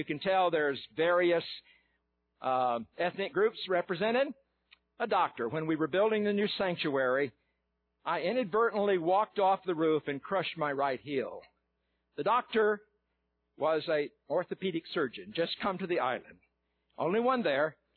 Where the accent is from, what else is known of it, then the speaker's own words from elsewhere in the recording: Texas, United States; Where I grew up in Northeast Texas, we had an old saying that a picture is worth 1,000 words.